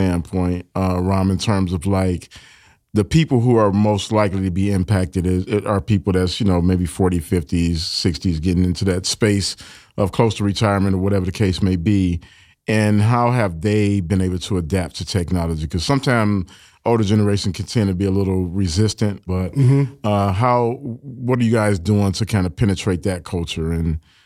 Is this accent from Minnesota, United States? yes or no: no; Detroit, Michigan, United States; So I grew up in Detroit, and, you know, it's a factory town.